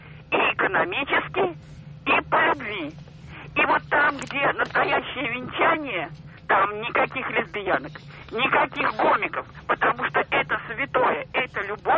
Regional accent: Saint Petersburg, Russia; я из Петербурга.

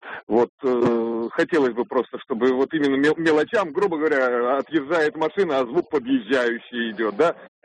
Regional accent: Saint Petersburg, Russia; я из Питера.

